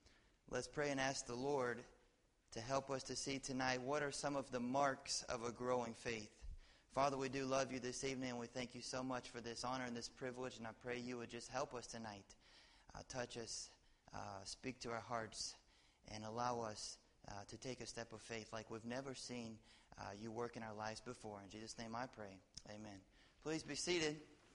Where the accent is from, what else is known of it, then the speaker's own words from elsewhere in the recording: Georgia, United States; I grew up in the Bible Belt. I grew up in just west of Atlanta, Georgia.